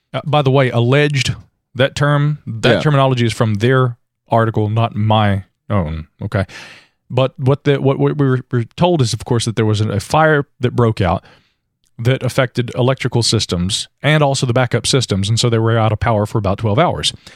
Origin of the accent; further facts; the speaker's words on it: Asheville, North Carolina, United States; I was, yeah, right here in my hometown of Asheville.